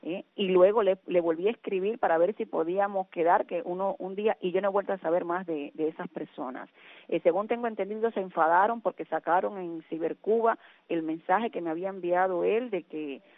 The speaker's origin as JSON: {"language": "Spanish", "country": "Spain", "said": "si es injerencia protegerme a mí como ciudadana española"}